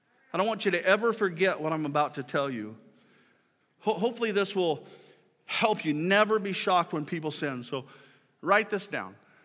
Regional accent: Kearney, Nebraska, United States; You can go back to my hometown of Kearney, and you can talk to the people who knew me back then.

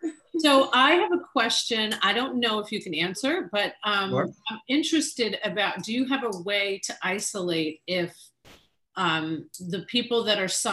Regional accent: New York, United States; Yes, I understand that. I am from New York, so.

